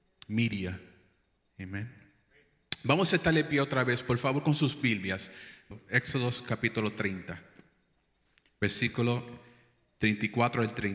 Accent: New York, United States; first language English; Spanish is a second language; Eso es el producto de nacer en Nueva York y ser creado en una casa donde mayormente se hablaba inglés, aunque somos puertorriqueños.

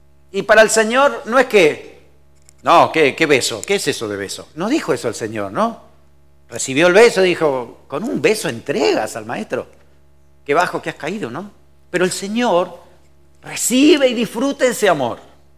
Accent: Argentina; Y era cultural que los amigos se daban un beso en la mejilla. En mi país eso es normal. Aquí, alguna vez lo intenté y casi recibí algo. Digo, no, ok, es para Argentina nomás.

